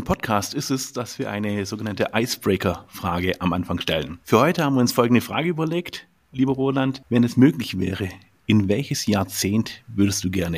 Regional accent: Ulm, Baden-Württemberg, Germany; born there; Albert Einstein kommt ähnlich wie ich aus Ulm. Wir sind beide gebürtige Ulmer.

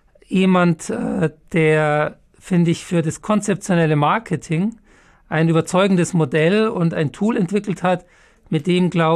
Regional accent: Munich, Bavaria, Germany; ich bin ja Münchner, echter Münchner

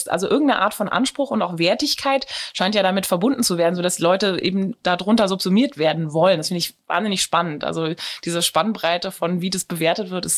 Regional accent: Berlin, Germany; Ich bin gebürtige Berlinerin, war dann fürs Studium, wie vorhin schon gesagt wurde, ziemlich viel weg

